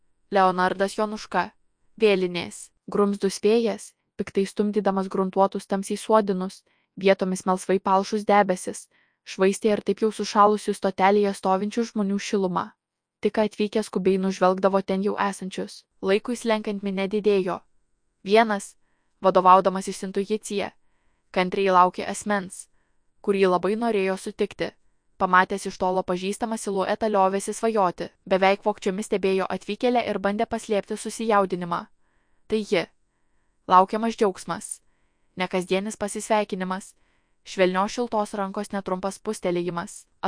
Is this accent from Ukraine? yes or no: no; Podlaskie Voivodeship, Poland; Gimiau ir augau lietuviškoje šeimoje Punsko, Seinų, Suvalkų krašte, iki 1920 metų priklausiusiame Lietuvai.